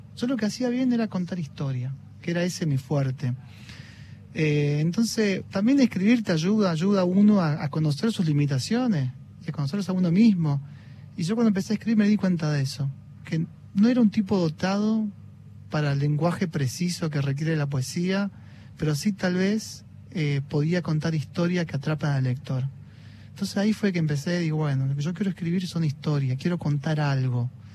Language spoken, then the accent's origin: Spanish; Tartagal, Salta, Argentina; Mira, yo soy de Tartagal